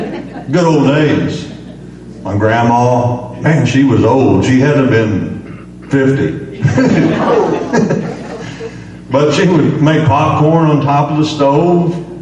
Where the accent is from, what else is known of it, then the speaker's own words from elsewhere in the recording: West Frankfort, Illinois, United States; also born or lived in Benton / Thompsonville; I am from West Frankfort, Benton, and Thompsonville. I went to school in Thompsonville.